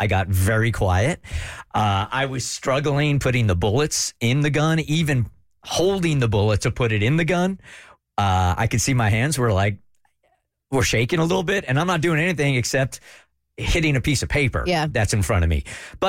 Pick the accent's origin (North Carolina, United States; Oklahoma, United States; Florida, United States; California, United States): California, United States; San Diego; so I grew up in San Diego where guns in the part of San Diego that I grew up in just weren't part of the culture. Now, I live in the South now.